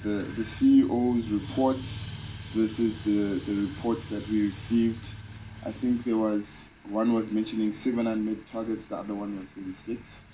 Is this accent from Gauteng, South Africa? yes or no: no; Eastern Cape, South Africa; the Eastern Cape, I'm from the Eastern Cape